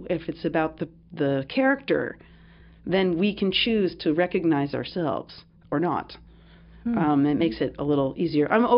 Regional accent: United States; or not the idea of the clown can be abused in the same way that it has been in my own experience as an American.

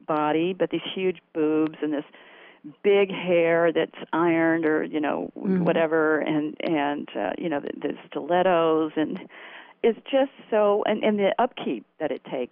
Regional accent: the South, United States; And when I grew up in the South, there was this term called don't be ugly.

